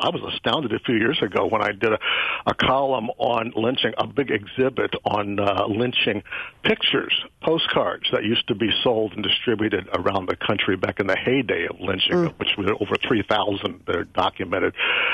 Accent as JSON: {"language": "English", "region": "Ohio", "country": "United States", "tie": "born or raised there", "said": "my family's from Alabama originally, I grew up in Ohio, you know, I'm accustomed to this sort of thing from an early age"}